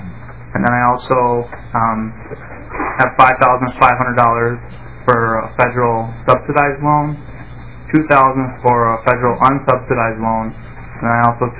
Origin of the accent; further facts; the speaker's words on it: Annandale, Minnesota, United States; My family life, I was born and raised in Annandale, Minnesota.